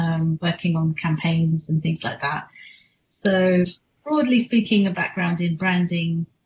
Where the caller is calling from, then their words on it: Ealing, London, United Kingdom; Well, I'm based at my home office at the moment in Ealing.